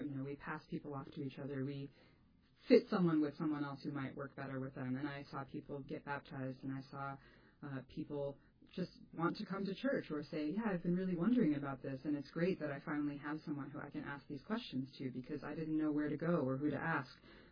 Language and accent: English; United States; how much of my own thinking is really just influenced by being American